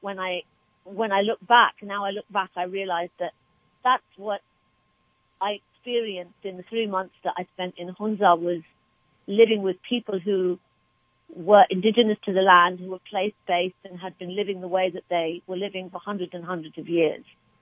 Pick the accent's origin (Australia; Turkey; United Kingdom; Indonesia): United Kingdom; England; now in United States; I was born in England. I am of Pakistani and Indian descent. I currently live in America, in the San Francisco Bay Area, with my two kids and my husband